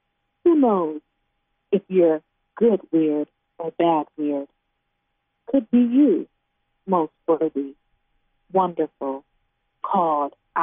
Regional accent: Cleveland, Ohio, United States; also born or lived in New Orleans; I grew up in Cleveland, Ohio, in the Midwest

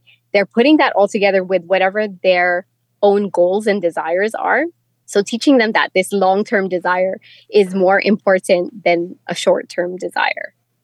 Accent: Ewa Beach, Hawaii, United States; Well, I came from Eva Beach and our demographic was a little bit different in the 90s.

